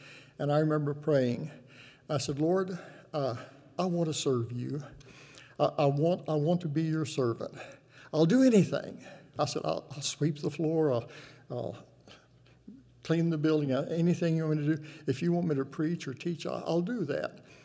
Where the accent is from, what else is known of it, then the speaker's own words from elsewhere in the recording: Texas, United States; I was raised in Texas on a farm, and a chicken has grit in their craw.